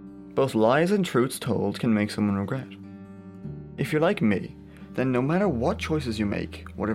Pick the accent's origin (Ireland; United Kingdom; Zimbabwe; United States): Ireland; Castleknock, Leinster; I am 15 years old and I'm from Castleknock.